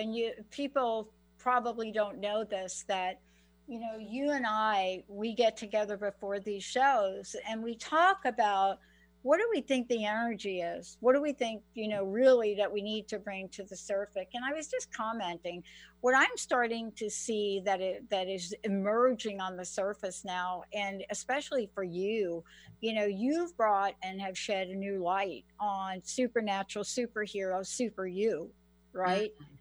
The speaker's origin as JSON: {"language": "English", "region": "New York", "country": "United States", "lives_now": "Washington, United States", "said": "I live in Washington State. I'm from New York."}